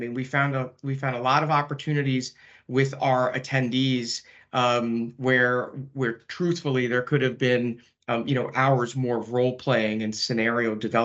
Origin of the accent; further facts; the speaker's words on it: New York, United States; regardless of how A-type I am as a New Yorker